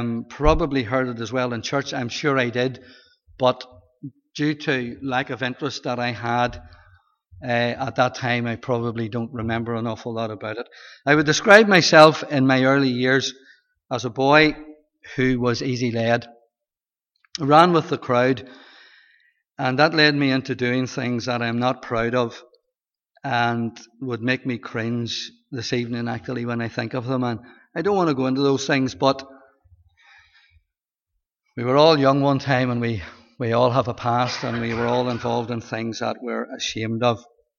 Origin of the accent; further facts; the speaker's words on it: Portadown, Northern Ireland, United Kingdom; Lived out the Moy Road, out of Portadown. Moved in into Corcoran Housing Estate and attended the Hart Memorial and Clowness Schools. I was one of three boys